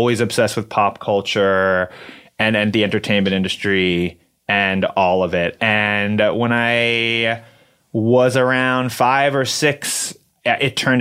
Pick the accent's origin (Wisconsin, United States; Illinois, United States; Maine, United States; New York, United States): New York, United States; New York City; and luckily I grew up in New York City, and we weren't rich, but I was an only child